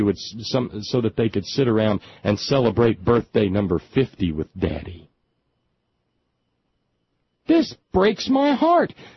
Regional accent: United States; I am an American. I am a patriotic American.

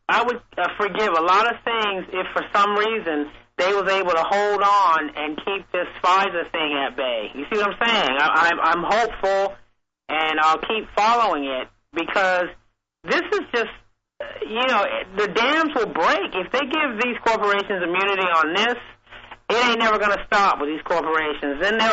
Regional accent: California, United States; But let me tell you, because I'm from California, I just have a quick memory of her when Moscone

